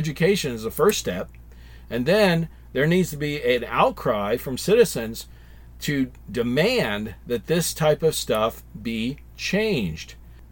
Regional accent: Arizona, United States; Arizona is my home state

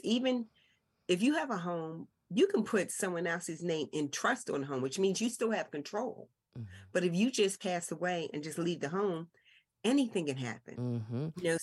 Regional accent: Philadelphia, Pennsylvania, United States; first of all, I am from West Philly, born and raised.

